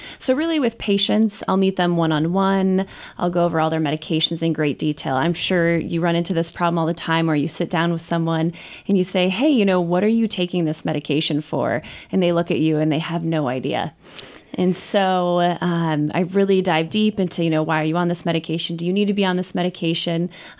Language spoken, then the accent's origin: English; Denver, Colorado, United States; So I'm originally from Denver. And then I did my undergraduate at UC Santa Barbara. And then I came back to pharmacy school in Colorado.